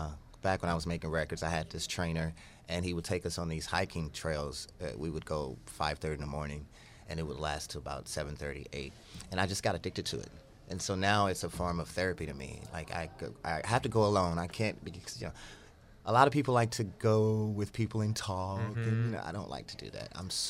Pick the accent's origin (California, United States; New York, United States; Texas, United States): Texas, United States; I'm from Texas, and I've been singing since I was 3.